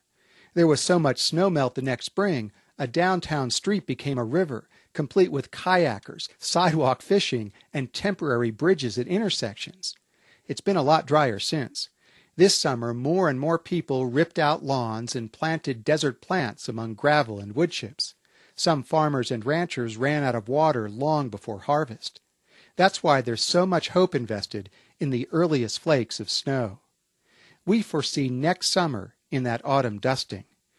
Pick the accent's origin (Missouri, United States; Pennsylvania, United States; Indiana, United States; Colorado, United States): Pennsylvania, United States; Where I grew up in Pennsylvania, autumn meant frosted pumpkins, yellow maples, and cider fresh from the mill.